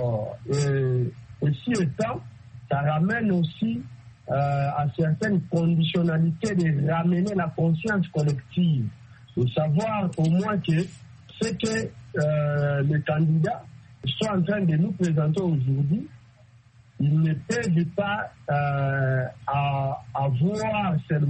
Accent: DR Congo; Mais chez nous, en République démocratique du Congo, les pratiques n'est pas encore en vigueur.

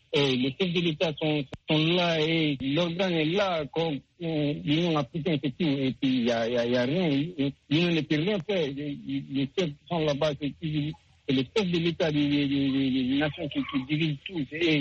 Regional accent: Guinea; Moi, personnellement, je suis de Guinée qu'on a créé

